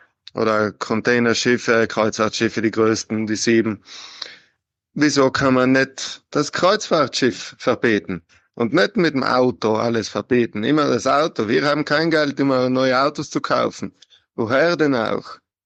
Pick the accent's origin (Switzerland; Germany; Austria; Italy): Italy; South Tyrol; Ich habe eine Frage. Ich bin aus Südtirol.